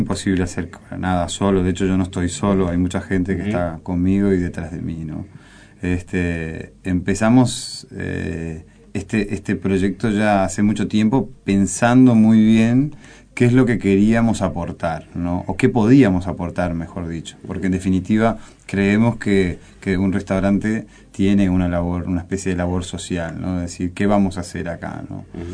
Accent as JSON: {"language": "Spanish", "country": "Uruguay", "said": "no me siento extranjero porque soy uruguayo 100%"}